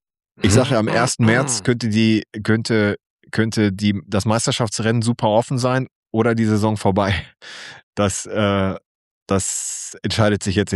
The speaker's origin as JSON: {"language": "German", "region": "Hamburg", "country": "Germany", "tie": "born or raised there", "said": "Ich als gebürtiger Hamburger darf das dann nochmal hier hängen haben."}